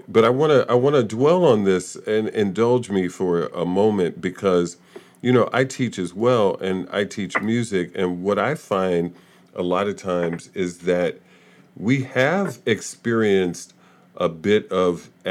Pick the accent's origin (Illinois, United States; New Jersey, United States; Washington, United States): Illinois, United States; Chicago; when I talk to children about me growing up in Chicago and going into Cicero, which is a suburb of Chicago, mostly white